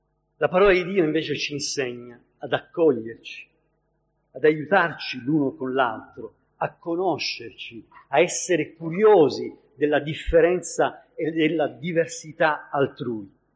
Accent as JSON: {"language": "Italian", "region": "Sicily", "country": "Italy", "said": "ci sono siciliani come il sottoscritto"}